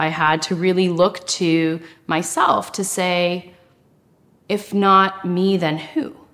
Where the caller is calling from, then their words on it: Yukon, Canada; I'm joining you from the traditional territory of the Kwan len dan and ta an First Nations in the Yukon Territory.